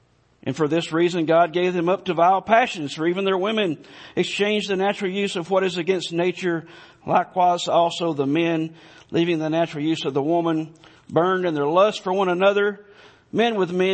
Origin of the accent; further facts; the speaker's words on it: Alabama, United States; because, of course, I'm from Alabama, Roll Tide, anyway.